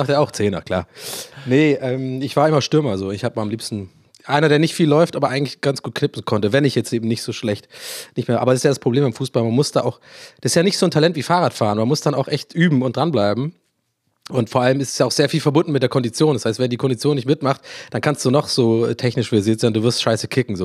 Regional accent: Ireland; born or raised there; accent: Irish

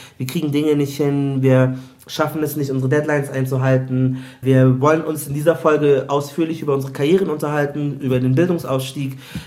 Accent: Munich, Bavaria, Germany; Aber ich bin auch aus München.

